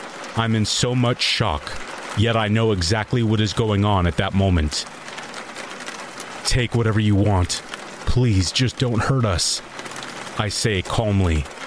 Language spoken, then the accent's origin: English; South Africa; Growing up in South Africa, we are taught from a very young age that it's important to make sure all doors are locked and windows are closed at night.